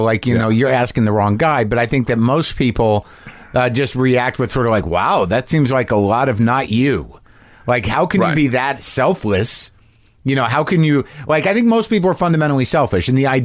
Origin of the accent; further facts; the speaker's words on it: New Mexico, United States; I grew up in New Mexico. We've taken drives out to weird places to sit and drink on rocks.